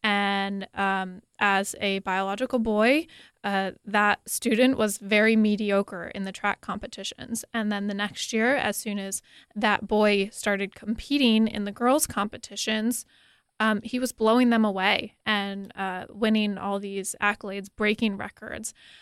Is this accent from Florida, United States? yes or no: no; Connecticut, United States; So a couple weeks ago, I traveled to my home state of Connecticut